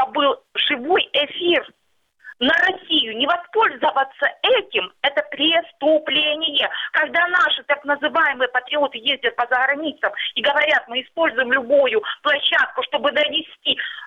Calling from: Luhansk Oblast, Ukraine; Я с Луганщины.

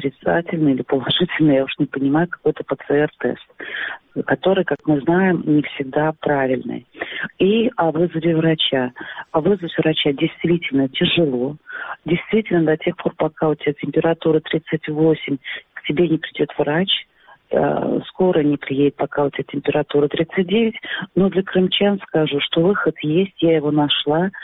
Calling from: Simferopol, Crimea, Ukraine

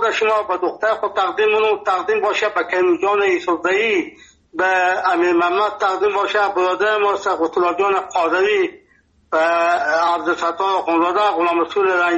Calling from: Nimruz, Afghanistan; ما 50 سال در ولایت نیمروز هستیم. اینجا لهجه ما لهجه فارسی هستم، اینجا لفظی ما لهجه بلوچی هستم، اینجا پشتو گپ میزنم.

